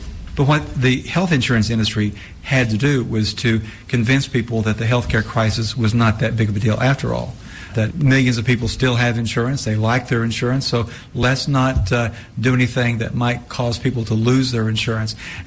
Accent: Tennessee, United States; I am from East Tennessee, a very rural part of the state and a very Republican conservative part of the state in the very northeastern part of Tennessee.

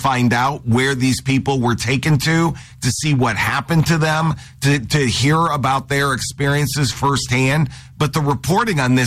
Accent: Chicago, Illinois, United States; you know how just incredible and, you know, remarkable this is as a Chicagoan.

